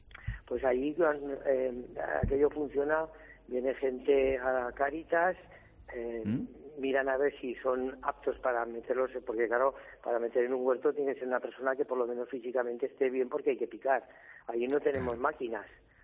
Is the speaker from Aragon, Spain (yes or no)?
yes; Zaragoza, Aragon, Spain; moved away as an adult; yo no soy de aquí, uh-huh. soy de Zaragoza. Entonces me vine aquí hace unos 9 años, después de que me jubilé